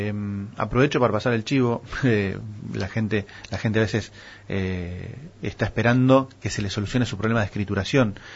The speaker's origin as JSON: {"language": "Spanish", "town": "Pinamar", "region": "Buenos Aires Province", "country": "Argentina", "tie": "born or raised there", "said": "Yo crecí en Pinamar, tuve una infancia, una adolescencia hermosa"}